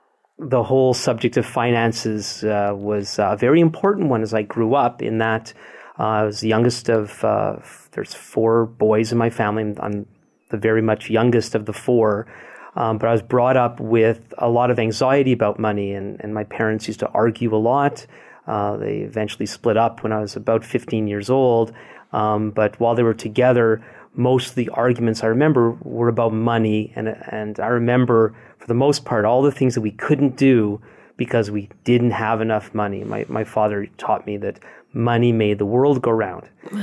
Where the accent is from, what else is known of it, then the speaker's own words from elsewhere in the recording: Montreal, Quebec, Canada; We're both from Montreal, and we're both from Jewish backgrounds.